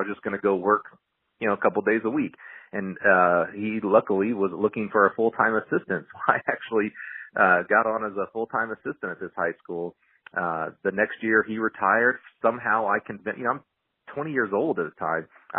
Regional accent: Alabama, United States; moved away as an adult; also born or lived in Chicago; So I grew up in Alabama, so I ran track at my small school down in Alabama and then actually moved to Chicago to go to an engineering school.

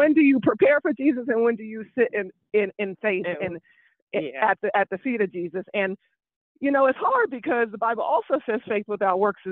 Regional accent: Wichita, Kansas, United States; born there; I was born in Wichita, Kansas. So I drove 2.5 hours to see my family.

